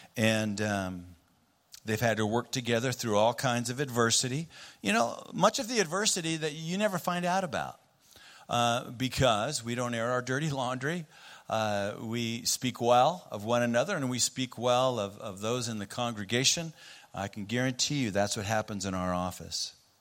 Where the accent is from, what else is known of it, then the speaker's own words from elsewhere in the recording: Bible Belt, United States; Growing up in the Bible Belt with conservative beliefs shaped my perspective on how I see the way churches function.